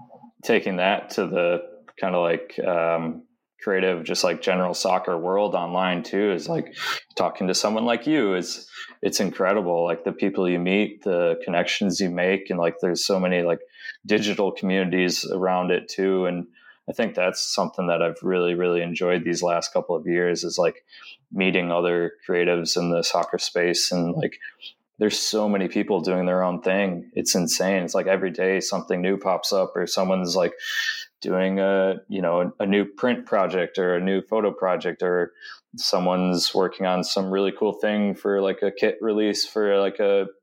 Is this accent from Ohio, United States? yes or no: no; Wisconsin, United States; I'm from Wisconsin originally, actually, but I've been down here for the last 6 years.